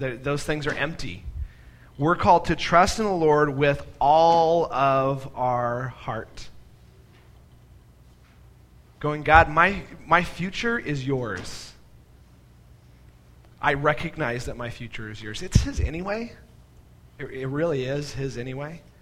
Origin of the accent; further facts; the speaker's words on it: Nevada, United States; I remember winding down a million roads as I was growing up in Nevada, going through mountains.